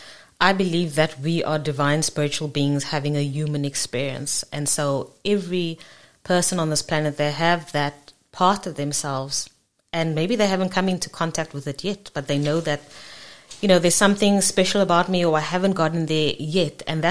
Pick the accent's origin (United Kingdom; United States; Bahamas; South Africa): South Africa; born there; where I come from South Africa, and I was born into the apartheid regime, and I was about 10 years old when we as a country had our first democratic elections